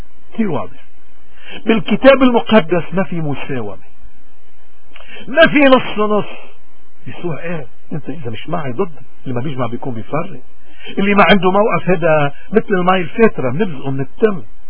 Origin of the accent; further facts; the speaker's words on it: Lebanon; كلبنانيين مين ما كنا نكون